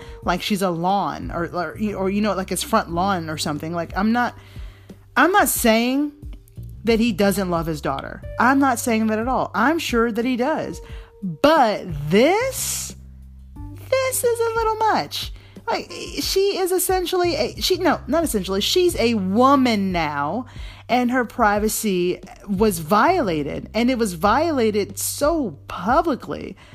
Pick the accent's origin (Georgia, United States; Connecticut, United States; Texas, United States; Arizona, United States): Georgia, United States; Atlanta; I'm from Atlanta. I love your music.